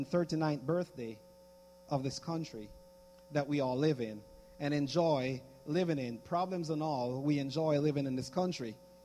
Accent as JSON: {"language": "English", "country": "Jamaica", "lives_now": "United States", "said": "I am from Jamaica, as most of you know. I love Jamaica, but I absolutely love the United States of America."}